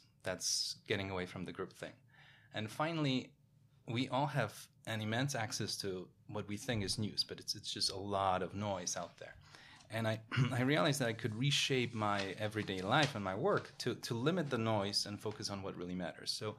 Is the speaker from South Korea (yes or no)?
no; Poland; moved away as an adult; now in New York, United States; born in Poland in the 1980s during communism, growing up in Poland, opening up to the world in the 1990s, watching the stock market reopen after a 50-year break, watching free market economy change the country completely, traveling around Europe, going to schools around Europe, and then ending up in New York